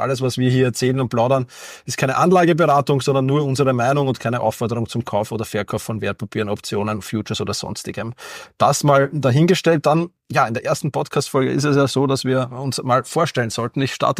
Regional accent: Austria

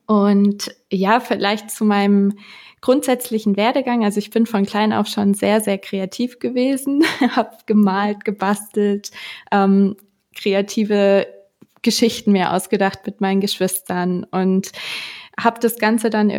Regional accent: Munich, Bavaria, Germany; ich komme aus München

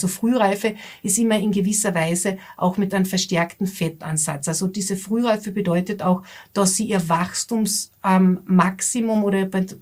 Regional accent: Austria; bei uns in Österreich ist eben auch so

